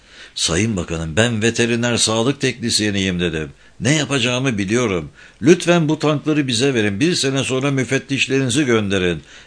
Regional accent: Mahmudiye, Eskişehir, Turkey; 2012 yılında 5-6 bin liralık geliri bırakıp memleket hasretiyle Eskişehir Mahmudiye'ye, doğduğum yere döndüm. Benim memleketim aşık olunacak bir memleket sayılmaz aslında. 5 bin nüfusu küçük bir ilçe.

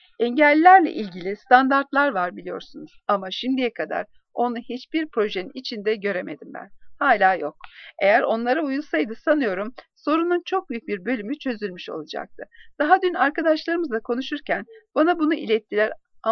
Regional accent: Adana, Turkey; born there; 1977'de Adana'da doğdum.

